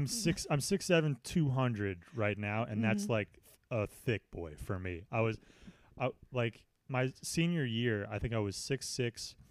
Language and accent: English; Connecticut, United States; like, that was the excuse everyone made in my hometown for like, and, you know, high school parties.